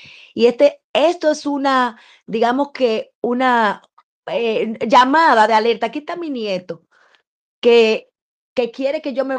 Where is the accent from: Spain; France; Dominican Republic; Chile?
Dominican Republic; Nosotros somos dominicanos, caribeños, esto.